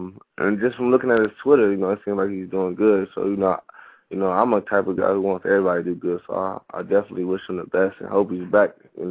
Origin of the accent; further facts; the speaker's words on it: Michigan, United States; Not because I'm from Michigan